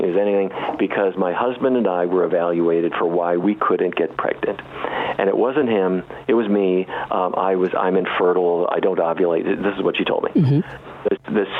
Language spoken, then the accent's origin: English; Fargo, North Dakota, United States; the truth is that I grew up in Fargo, North Dakota, and I ate all the wrong things for half my life.